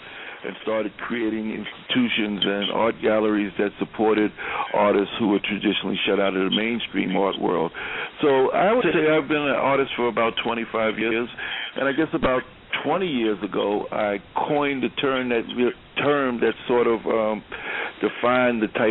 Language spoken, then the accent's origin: English; Queens, New York, United States; I hail from Queens, but I've lived in Brooklyn, I guess, for probably the last 30 years